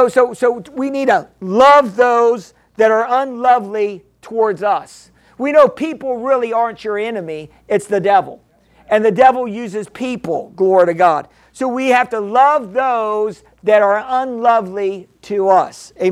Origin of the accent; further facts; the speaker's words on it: New York, United States; I'm a New Yorker, you know.